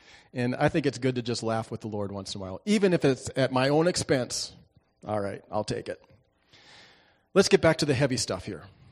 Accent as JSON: {"language": "English", "town": "Daisy", "region": "North Dakota", "country": "United States", "tie": "born or raised there", "said": "Daisy, North Dakota is my hometown. I'm a North Dakota boy. And if you know where Daisy is, you're one of the few. It's around Valley City, north and a little west."}